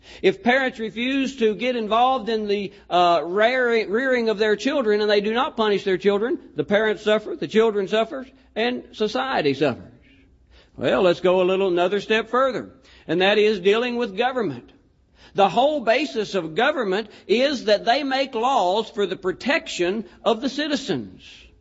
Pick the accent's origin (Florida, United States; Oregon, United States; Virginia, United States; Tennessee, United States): Virginia, United States; I grew up in Virginia. And in Virginia, we have a lot of mountains and hills.